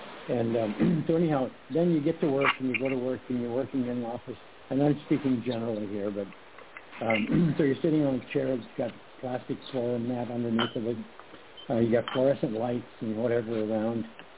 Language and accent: English; Montana, United States; I was raised in Montana, and I grew up as a cowboy, outdoor cowboy type.